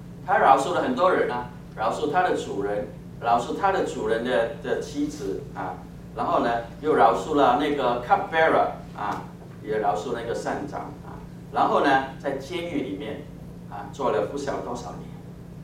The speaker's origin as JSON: {"language": "Chinese", "country": "China", "said": "我们中国人，我小的时候跟这小孩朋友就常常玩一个玩游戏"}